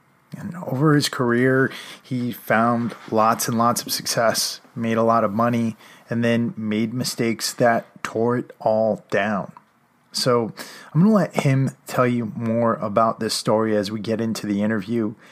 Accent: Connecticut, United States; I grew up in Connecticut

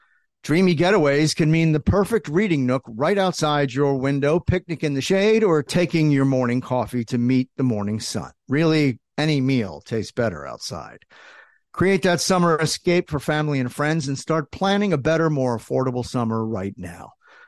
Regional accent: New Jersey, United States; also born or lived in Philadelphia; I was born in Philadelphia and then we moved to Jersey.

